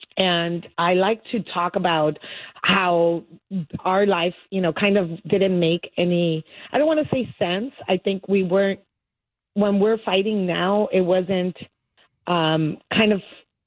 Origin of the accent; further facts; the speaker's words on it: Los Angeles, California, United States; everybody around us in downtown LA, we grew up in the Pico Union area, had a similar story than we did.